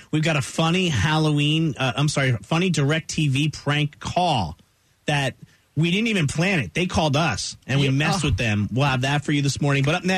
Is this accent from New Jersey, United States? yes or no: yes; New Jersey, United States; Where I grew up in Jersey, when it was Halloween, we wouldn't wait till dark.